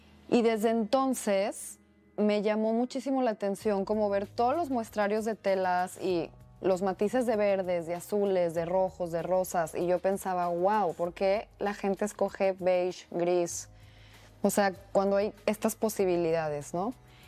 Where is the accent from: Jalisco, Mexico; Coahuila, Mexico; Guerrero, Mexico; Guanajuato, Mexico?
Guanajuato, Mexico; León; also born or lived in Mexico City; yo soy guanajuatense, soy de León, y después de eso estuve un tiempo viviendo en Ciudad de México, aprendí un montón sobre la práctica acá. Pero luego, después de pandemia y por cosas de la vida, regresé a mi estado